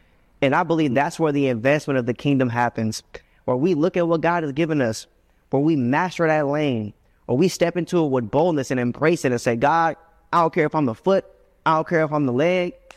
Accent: California, United States; I'm originally from the Bay Area in Northern California.

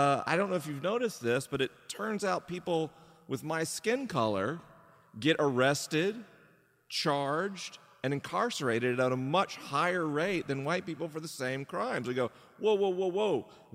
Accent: Southeast, United States; moved away as an adult; I grew up in the Southeast and lived there until, like, what, 7 weeks ago, 8 weeks ago, something like that.

